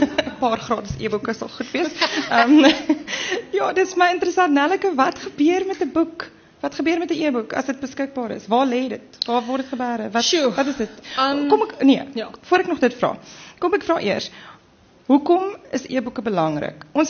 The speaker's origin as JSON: {"language": "Afrikaans", "town": "Beaufort West", "region": "Western Cape", "country": "South Africa", "tie": "born or raised there", "said": "ek kom van die Karoo af, ek het groot geword op 'n plaas na by Beaufort West"}